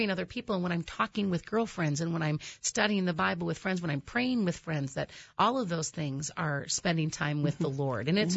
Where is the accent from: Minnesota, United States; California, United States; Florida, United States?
Minnesota, United States; born and bred. You betcha.